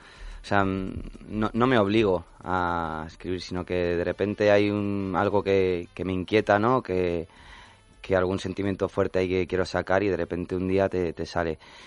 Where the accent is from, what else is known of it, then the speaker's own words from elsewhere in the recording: Málaga, Andalusia, Spain; born there; Nací en Málaga, sí.